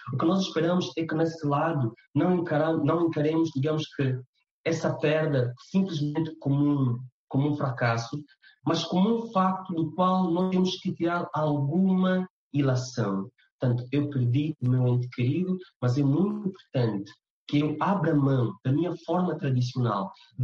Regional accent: Angola; enquanto angolanos.

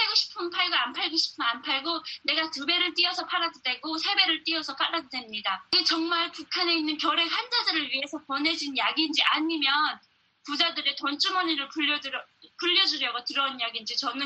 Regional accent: North Korea; 제가 북한 사람이었고 아직도 북한에 부모님들이 계십니다.

